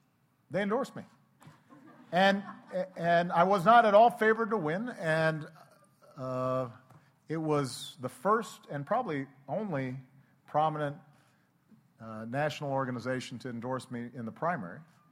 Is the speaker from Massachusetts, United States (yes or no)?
no; Hawaii, United States; And part of it maybe is growing up in Hawaii, where every day you appreciate the wonder of your planet